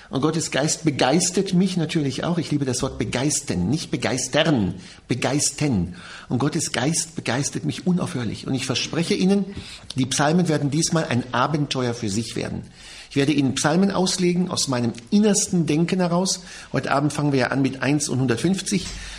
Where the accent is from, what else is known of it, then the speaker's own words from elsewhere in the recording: Jerusalem, Jerusalem District, Israel; first language Hebrew; German is a second language; Ich bin in Israel aufgewachsen, in Jerusalem geboren, in Jerusalem zur Schule gegangen